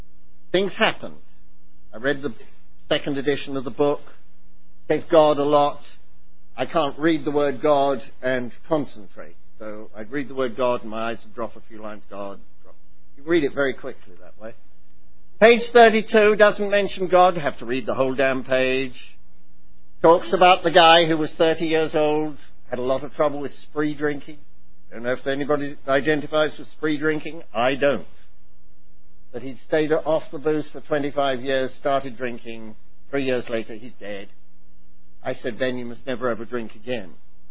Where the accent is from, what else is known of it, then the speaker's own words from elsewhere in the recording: England, United Kingdom; I was elected the chairman of Public Information and Hospitals and Institutions Committee in my hometown in England when I was 6 weeks sober.